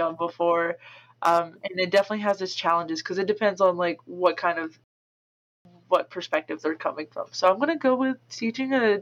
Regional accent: Texas, United States; So for me, I'm originally from Southeast Texas, so I came from the swamps and stuff.

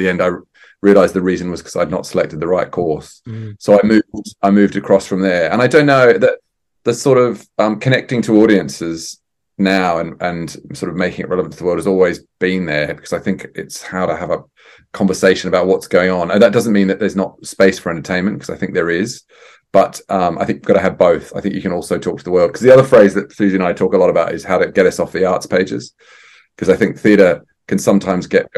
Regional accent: Australia; I'm Australian as well.

